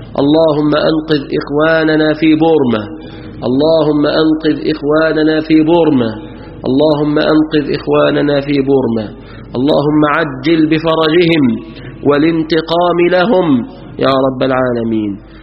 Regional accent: Egypt

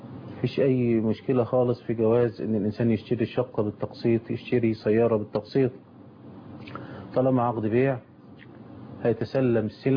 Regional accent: Egypt; على النحو المعمول به عندنا في مصر

